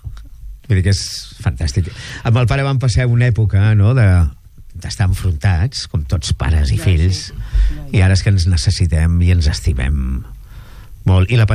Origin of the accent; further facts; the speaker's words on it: Mataró, Catalonia, Spain; Per exemple, jo sóc de Mataró. Sabeu que sóc capgros.